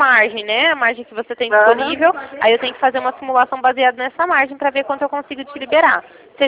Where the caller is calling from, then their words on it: Ribeirão Preto, São Paulo, Brazil; Eu falo aqui de Ribeirão Preto, estado de São Paulo